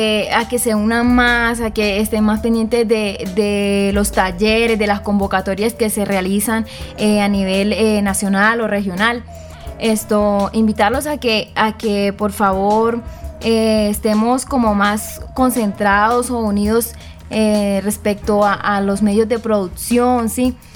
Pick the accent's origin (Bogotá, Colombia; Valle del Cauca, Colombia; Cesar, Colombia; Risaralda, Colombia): Cesar, Colombia; Aguachica; vengo del SEAD de Ocaña. Soy de Aguachica, César.